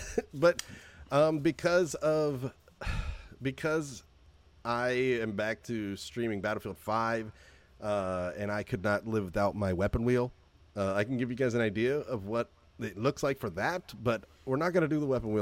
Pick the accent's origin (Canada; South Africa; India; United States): United States; Oakland, Iowa; She's located in Oakland Cemetery, which, for those who don't know, I'm from Oakland, Iowa.